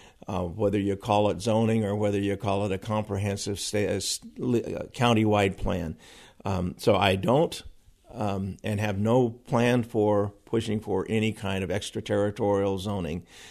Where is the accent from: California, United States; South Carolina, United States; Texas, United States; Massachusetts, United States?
California, United States; I was born and raised in California, retired after a 34-year career in public service.